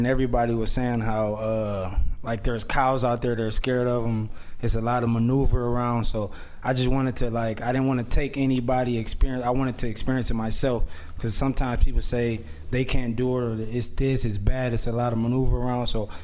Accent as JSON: {"language": "English", "town": "Racine", "region": "Wisconsin", "country": "United States", "said": "I'm from Racine, Wisconsin."}